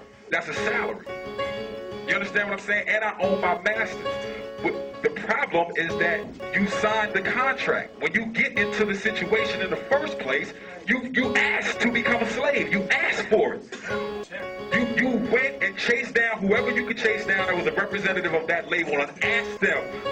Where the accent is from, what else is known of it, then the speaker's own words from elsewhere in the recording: Delaware, United States; I grew up in Delaware. I know DuPonts, right?